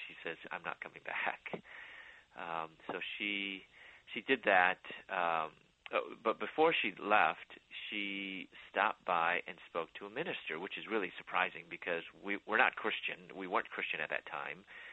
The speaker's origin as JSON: {"language": "English", "town": "Chicago", "region": "Illinois", "country": "United States", "tie": "born or raised there", "also_born_or_lived": "Louisville, Kentucky", "said": "I moved from Chicago, where I was born and raised, and I live now, but my parents are from there, and I moved to Louisville, Kentucky, where I was pursuing my doctorate in dentistry."}